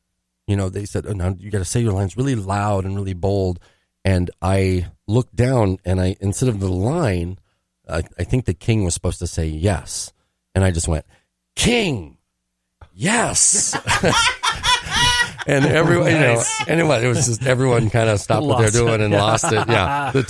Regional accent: Astoria, Oregon, United States; moved away; also born or lived in Minnesota; Yeah, we grew up right outside of Astoria.

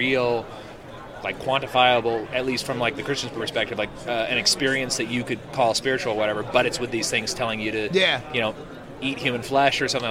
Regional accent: California, United States; also born or lived in Virginia; now in Texas, United States; Well, actually, I'm from the California to Virginia to Texas pipeline.

